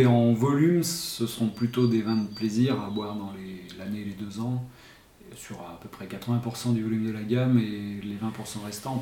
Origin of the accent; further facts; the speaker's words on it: Chandieu, Auvergne-Rhône-Alpes, France; born there; j'ai 51 ans, je suis né à Chandieu et je suis vigneron dans cette commune depuis 1997